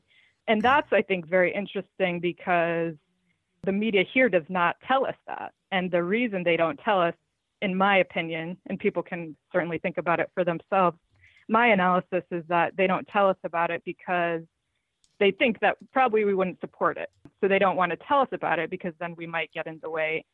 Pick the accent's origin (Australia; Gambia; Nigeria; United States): United States; I found no hatred whatsoever towards me as a woman or towards me as an American